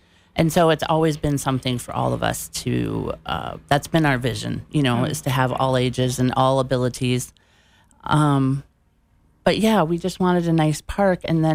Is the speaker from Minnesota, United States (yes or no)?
yes; Maple Grove, Minnesota, United States; I grew up in Maple Grove, right? So, but at that time it wasn't a big city. It was very small town feel, and it was all cornfields